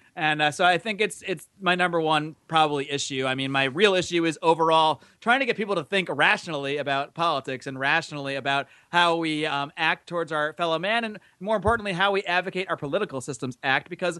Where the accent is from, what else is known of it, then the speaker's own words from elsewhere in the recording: Connecticut, United States; But I grew up in Connecticut, not far from New York City, and I had spent a lot of time there.